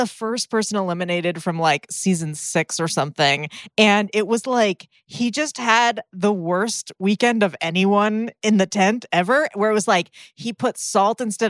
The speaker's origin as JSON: {"language": "English", "country": "United States", "said": "Because we're Americans."}